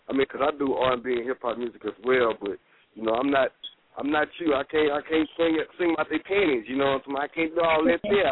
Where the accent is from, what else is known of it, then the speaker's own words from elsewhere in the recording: Mount Pleasant, Texas, United States; Yeah, this country little boy out of Mount Pleasant, Texas.